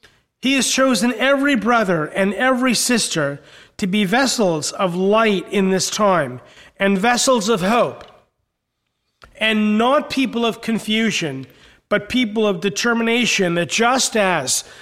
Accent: New Jersey, United States; growing up in New Jersey, you know, the kid from Jersey

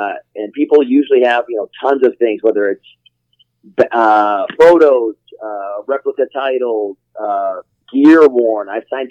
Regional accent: Cleveland, Ohio, United States; And then I grew up in Cleveland, and we used to go to the Cleveland All-Pro Wrestling shows

